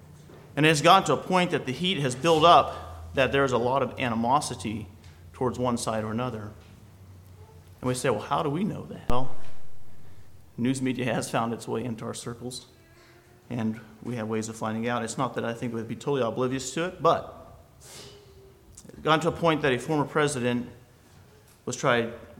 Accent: Indiana, United States; So I moved in from the Midwest. I was born and raised in Indiana.

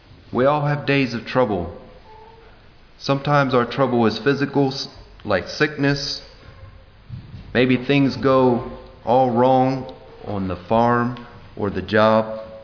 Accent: Georgia, United States; now in New York, United States; Now, I was born and raised in Georgia. We don't get much snow, and I'm glad that we don't have snow right now here in New York

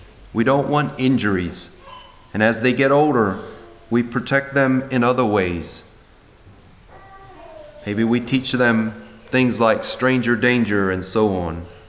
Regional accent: Georgia, United States; now in New York, United States; Now, I was born and raised in Georgia. We don't get much snow, and I'm glad that we don't have snow right now here in New York

